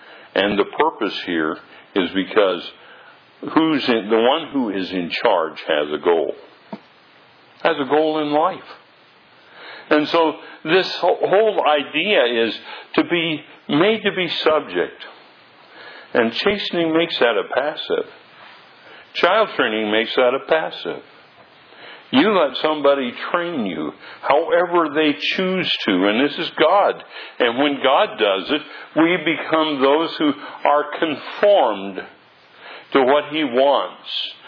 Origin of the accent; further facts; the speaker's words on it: California, United States; if you ask me where I'm from, I'll say I'm from California.